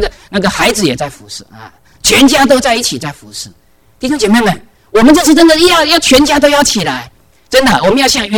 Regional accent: China; moved away; 我们中国人，我们常常就是说，我们特别好，就是说我们从大陆出来的老上一代的话，他们都很看重工作，对不对啊？我们也在那个环境当中长大

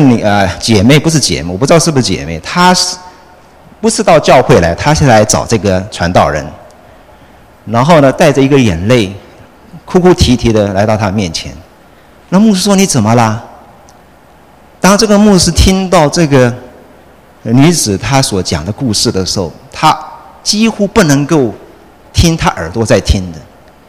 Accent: Taiwan; 我记得我在台湾的时候，大家都知道我现在是从台湾来的，已经好久以前了。

